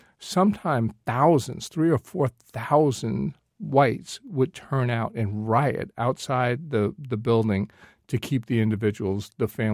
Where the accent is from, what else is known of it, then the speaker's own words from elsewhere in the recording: Montclair, New Jersey, United States; I grew up in Montclair, New Jersey, which is a very progressive town